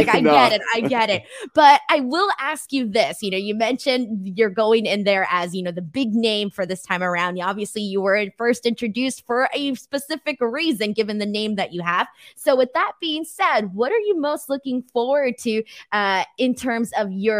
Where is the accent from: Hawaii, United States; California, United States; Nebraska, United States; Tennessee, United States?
California, United States; Los Angeles; And I'm from Los Angeles.